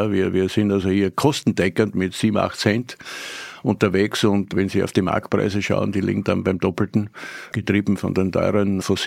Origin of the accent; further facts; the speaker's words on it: Styria, Austria; auch so wie mein Heimatbundesland, Steiermark leider, da nicht mitgezogen ist